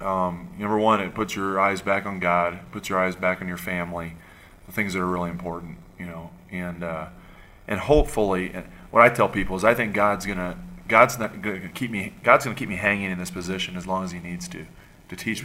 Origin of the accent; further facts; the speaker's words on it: Missouri, United States; You know, I'm from Missouri, from a show me state, and let's prove it kind of thing.